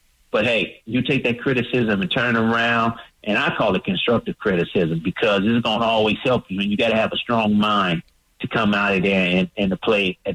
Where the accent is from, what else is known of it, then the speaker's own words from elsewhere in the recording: Chicago, Illinois, United States; You know, I'm from Chicago, like you said, and I watched the Bulls, and I watched Michael Jordan when he first came to Chicago, got drafted.